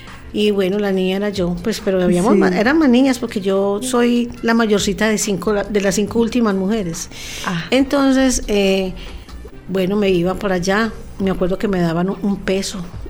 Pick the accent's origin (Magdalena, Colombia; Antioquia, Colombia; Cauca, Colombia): Antioquia, Colombia; Medellín; also born or lived in Barbosa; A los 9 años, de la noche a la mañana, llegó mi papá a la casa en una volqueta y nos empacaron y al otro día amanecí en Medellín.